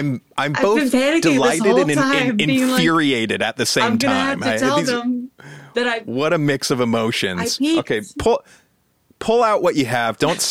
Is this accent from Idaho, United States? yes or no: yes; Sun Valley, Idaho, United States; So growing up in the town that I was from, I'm from Sun Valley, Idaho. There's a dive bar called the Casino.